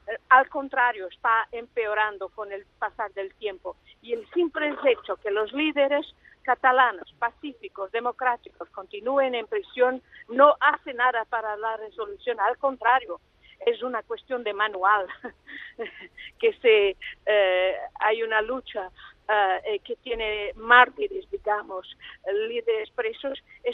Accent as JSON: {"language": "Spanish", "country": "Portugal", "second_language": "Spanish", "said": "yo personalmente, como socialista portuguesa, espero que estas oportunidades sean aprovechadas"}